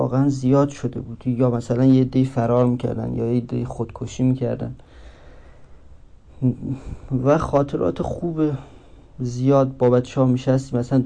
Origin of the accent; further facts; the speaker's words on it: Mashhad, Razavi Khorasan, Iran; نیم دیگه میشه 24 سالم، یعنی 26 شهریور سال 75 به قول میگن چشم به جهان گشود و بچه مشهدم، قاسم آباد، بلوار فلاحی